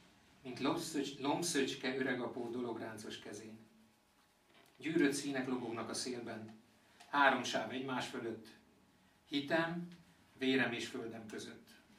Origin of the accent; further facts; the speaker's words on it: Dunapataj, Bács-Kiskun, Hungary; now in Paks, Hungary; én Dunapatajról származom, most Pakson élek, már ott is otthon vagyok, meg itt is itthon vagyok